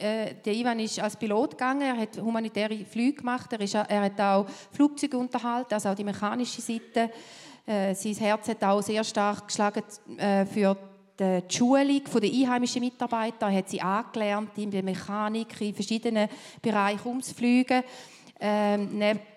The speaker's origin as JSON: {"language": "German", "country": "Switzerland", "said": "Also nicht nur als Schweizer, sondern einfach wirklich als Ausländer."}